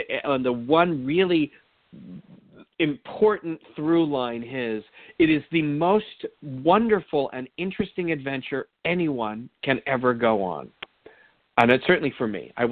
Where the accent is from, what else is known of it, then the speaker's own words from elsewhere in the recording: United States; And I'm an American. I grew up in an Episcopal household.